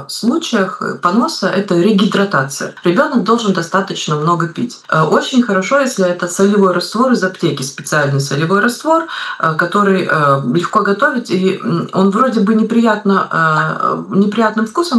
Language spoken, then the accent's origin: Russian; Kazakhstan; я из Казахстана